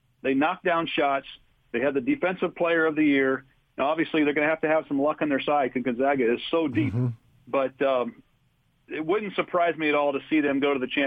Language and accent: English; Cincinnati, Ohio, United States; also born or lived in North Carolina; now in Los Angeles, United States; I'm from the East Coast. I'm from, from Cincinnati, Ohio, and I spent a lot of my life in North Carolina.